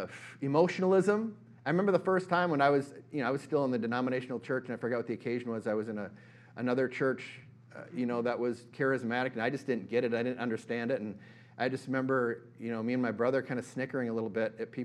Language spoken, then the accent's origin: English; Eau Claire, Wisconsin, United States; I grew up in Eau Claire, Wisconsin, so I'm from up north. I'm a Wisconsin guy.